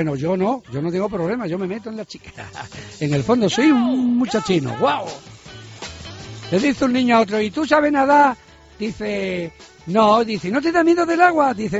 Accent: Cáceres, Extremadura, Spain; Allí estaremos el día 17, como buenos cacereños y amantes de los toros y amigos de los amigos, de nuestros paisanos, porque ya que no tuvieron la suerte de actuar en Cáceres en la feria

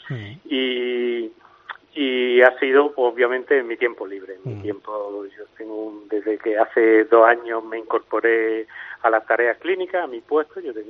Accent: Guadix, Andalusia, Spain; now in Málaga, Spain; Sí, de hecho yo vivo en Málaga, pero estoy vinculado a mi tierra, a mi pueblo, como no puede ser de otra forma. Y entonces la novela también se traduce, porque las vivencias personales del protagonista pues son recuerdos en los que se reconoce Guadix, ¿vale?

